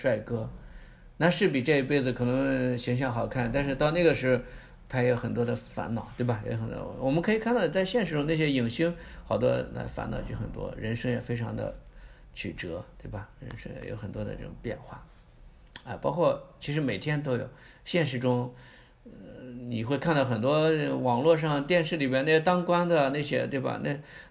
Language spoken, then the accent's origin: Chinese; China; 也就是我们中国人讲的阴阳转换，对吧？